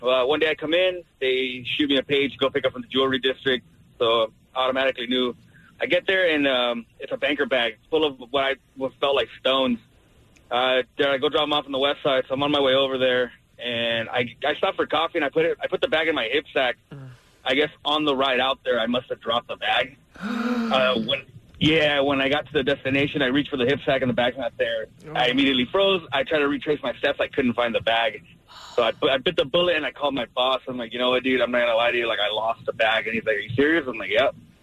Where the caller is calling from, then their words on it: Bahamas; I'm calling from the Bahamas right now.